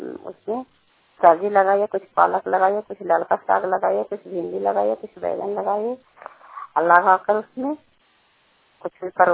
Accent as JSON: {"language": "Hindi", "town": "Kalyanpur", "region": "Bihar", "country": "India", "said": "घर कल्याणपुर वाली गलसी पंचायत सरखान चांदी जिला का निवासी हूँ।"}